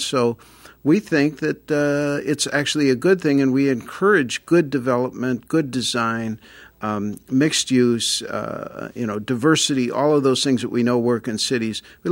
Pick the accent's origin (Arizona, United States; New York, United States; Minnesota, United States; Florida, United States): Minnesota, United States; Minneapolis; my hometown of Minneapolis has just a few years ago opened its first light rail line